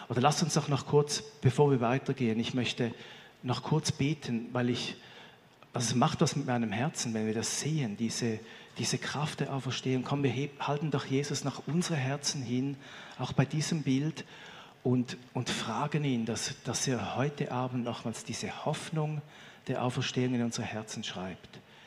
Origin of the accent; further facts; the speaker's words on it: Switzerland; Romain Mottier zum Beispiel auch bei uns in der Schweiz.